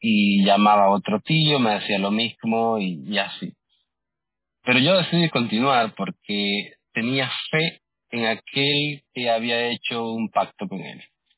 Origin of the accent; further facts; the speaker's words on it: Nicaragua; moved away as an adult; now in New York, United States; Recuerdo, tenía 19 para 20 años y salgo de Nicaragua, mi país natal.